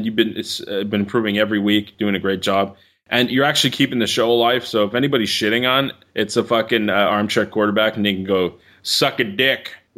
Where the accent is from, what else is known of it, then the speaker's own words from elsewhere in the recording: Canada; Yeah, I'm Canadian.